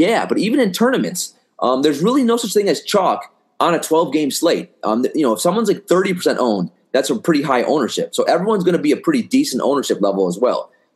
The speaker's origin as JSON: {"language": "English", "town": "Milwaukee", "region": "Wisconsin", "country": "United States", "tie": "born or raised there", "lives_now": "New York, United States", "said": "I'm from Wisconsin, right? I grew up in Wisconsin, from Milwaukee."}